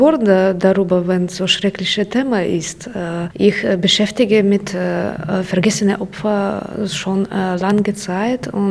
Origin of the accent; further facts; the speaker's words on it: Belarus; German is a second language; auch sehr wichtig für uns, bei uns in Belarus. Es ist nicht so entwickelt wie hier